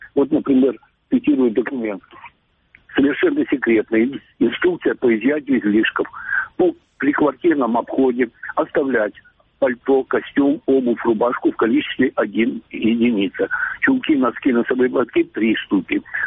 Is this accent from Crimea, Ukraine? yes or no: yes; Crimea, Ukraine; Я коренной крымчанин, и поэтому я буду сейчас говорить в двух ипостасях, как человек, который вырос в Крыму не в одном поколении, и как историк.